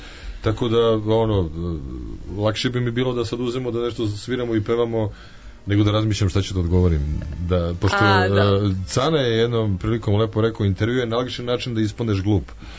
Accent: Belgrade, Serbia; pošto sam odrastao na Čuburi, a sad već duže vremena ne živim tamo

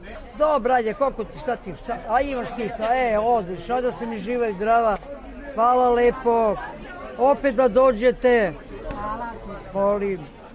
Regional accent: Višnjica, Belgrade, Serbia; živim u Višnjici, da. Pa ceo život rođena sam u Višnjici, živim u Višnjici, radim u Višnjici, eto to je sve. Za sada je selo, grad još nije. To je kao, kako bi ti rekla, predgrađe.

